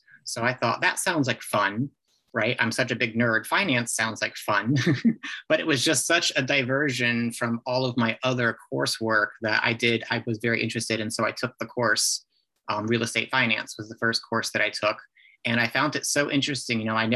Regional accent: Mansfield, Ohio, United States; now in Columbus, United States; Personally, I do belong to two multiple listing services here in Columbus and in my hometown of Mansfield

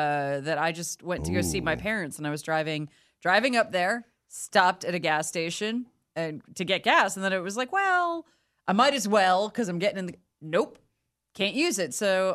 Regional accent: Connecticut, United States; I'm from Connecticut.

